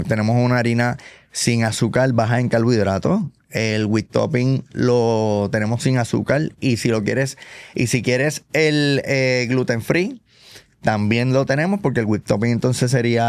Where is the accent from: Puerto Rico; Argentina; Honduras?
Puerto Rico; Eso sí, es así.